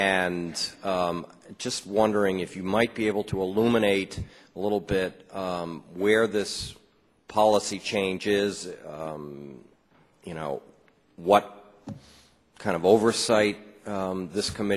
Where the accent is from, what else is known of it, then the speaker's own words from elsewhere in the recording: New Hampshire, United States; When I first got involved in this issue in my home state of New Hampshire in the Manchester VA